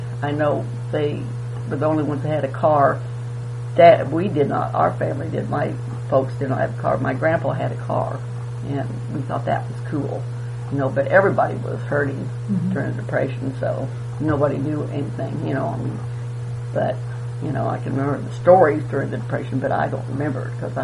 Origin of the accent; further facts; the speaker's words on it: Kinsley, Kansas, United States; born there; I was born in Kinsley, in a little house on Kinsley Avenue.